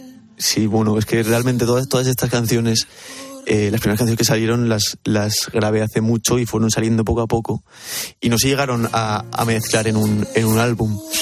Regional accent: Benicàssim, Valencian Community, Spain; also born or lived in Cuevas de Cañart; A ver, yo realmente nací en Benicàssim.

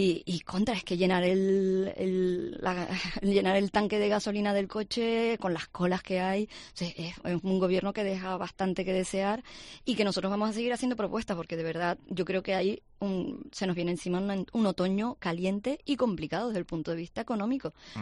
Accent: Canary Islands, Spain; Yo soy tinerfeña, mis hijas viven aquí

